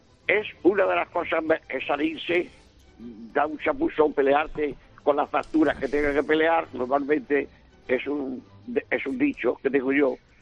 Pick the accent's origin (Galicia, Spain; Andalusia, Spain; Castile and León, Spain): Andalusia, Spain; Córdoba; moved away as an adult; now in Catalonia, Spain; Yo, hasta que tuve 21 años, nací en Córdoba, bautizado en la mezquita de Córdoba.